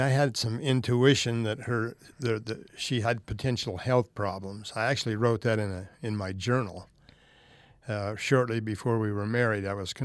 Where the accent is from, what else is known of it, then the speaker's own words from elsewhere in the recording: Hyrum, Utah, United States; Well, I grew up in Hiram.